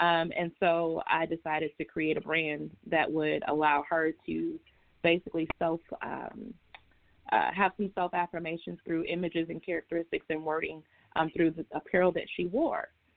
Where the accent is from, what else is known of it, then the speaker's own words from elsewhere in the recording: Chicago, Illinois, United States; now in Atlanta, United States; So I'm originally from Chicago, currently living in Atlanta with my family